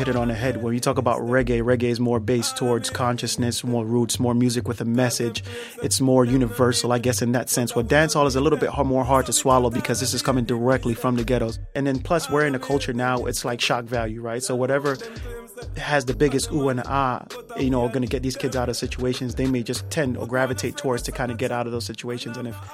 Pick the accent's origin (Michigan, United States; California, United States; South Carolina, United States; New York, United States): New York, United States; Brooklyn; So my first language is English, second is Spanish. And then being in the streets of Brooklyn, I have to learn off to speak Patois